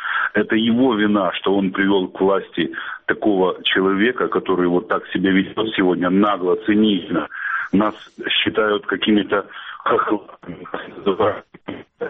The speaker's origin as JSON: {"language": "Russian", "country": "Ukraine", "said": "Я украинец, ну, дети мои тоже украинцы. Хотя всю жизнь я себя считал русскоязычным и вырос в русскоязычной семье."}